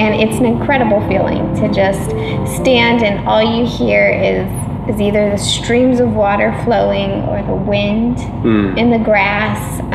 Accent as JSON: {"language": "English", "region": "California", "country": "United States", "tie": "born or raised there", "said": "I grew up in Orange County and moved to the mountains for the first 10 years of our marriage"}